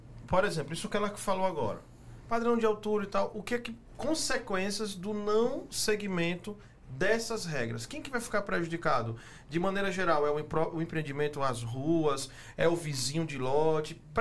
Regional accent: Sergipe, Brazil; Isso eu vou falar a nível do Sergipe lá, de onde eu venho, né? Hoje eu moro aqui, mas eu sou de lá.

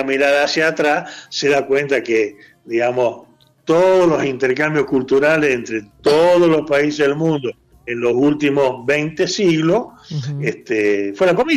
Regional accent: Argentina; pensemos nosotros como argentinos o como latinoamericanos

